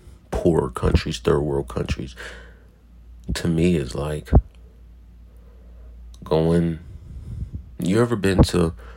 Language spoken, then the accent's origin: English; Philadelphia, Pennsylvania, United States; I'm from West Philly, like, nigga, we on a block, it's just number of black people.